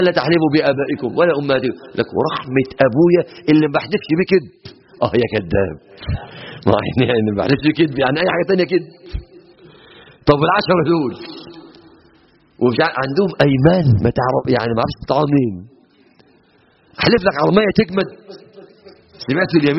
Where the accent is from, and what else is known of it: Egypt